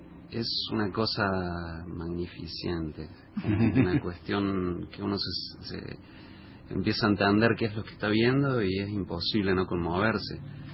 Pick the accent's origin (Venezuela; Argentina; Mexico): Argentina; Córdoba; now in El Calafate, Argentina; Yo soy de Córdoba, capital.